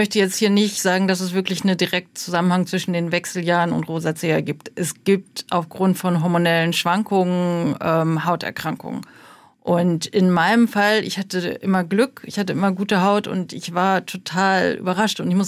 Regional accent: Germany; also born or lived in South Korea; Ich bin in Südkorea geboren und bin dort ausgesetzt worden und war dann Findelkind und war im Kinderheim und in der Pflegefamilie und bin dann nach Deutschland adoptiert worden.

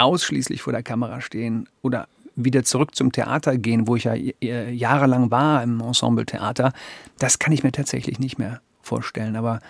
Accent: West Germany, Germany; Also einmal ist er Ostdeutscher, ich bin Westdeutscher, da fängt es schon mal an.

